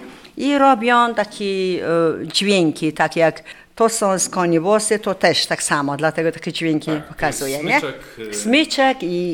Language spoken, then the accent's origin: Polish; Mongolia; Polish is a second language; now in Warsaw, Poland; jestem z Mongolii, mieszkam w Warszawie.